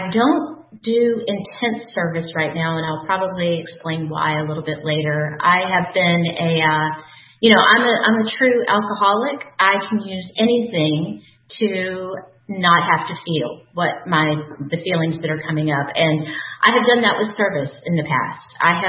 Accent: Louisiana, United States; So I grew up in Louisiana, and my father was an alcoholic who was not allowed to drink in the house

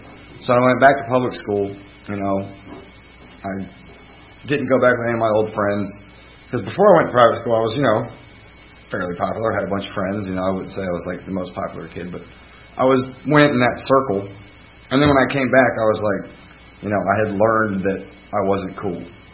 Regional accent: Atlanta, Georgia, United States; I am born and raised in Atlanta, Buckhead community, but I quickly moved down to Little Five Points area.

